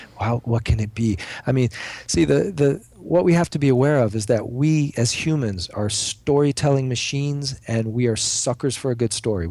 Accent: Florida, United States; also born or lived in Cayman Islands; I grew up in South Florida, right there on the, you know, wading in the shores of the Bermuda Triangle. And I spent 20 years of my adult life in the Caribbean, living in the Cayman Islands.

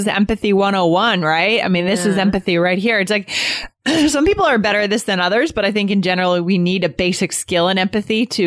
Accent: Venezuela; English is a second language; moved away as an adult; now in San Francisco, United States; I'm from Venezuela and I came to San Francisco a year ago. I've studied English, but I have a problem. Around me, there are so many Latin people that I can't speak English the whole day as I'd like

